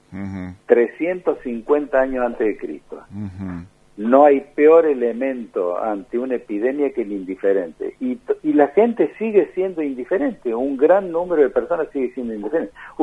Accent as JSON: {"language": "Spanish", "country": "Argentina", "said": "en lugares como el nuestro, como nuestra Argentina, que era lo más austral que hay, caso concreto de nuestra Patagonia"}